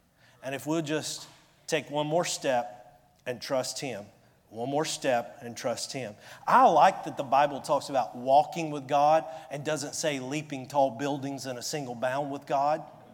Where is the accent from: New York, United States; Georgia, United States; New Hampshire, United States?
Georgia, United States; Now, y'all help me out. I'm from Georgia.